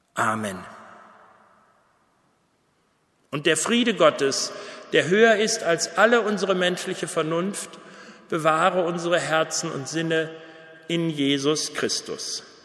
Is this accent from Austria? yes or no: no; Bielefeld, North Rhine-Westphalia, Germany; now in Lübbecke, Germany; ob es in Münster war, in Bielefeld, meiner Heimatstadt, in Gelsenkirchen, noch einmal im Ruhrgebiet oder jetzt seit letztem Sommer in Lübbecke.